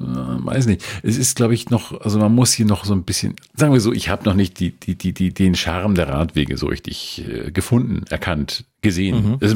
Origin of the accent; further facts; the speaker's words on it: Munich, Bavaria, Germany; Die Stadt, die einst meine Heimat war, ist jetzt nur noch ein Umsteigebahnhof für mich. Ja, da habe ich die Miete richtig gegeben, München, ne?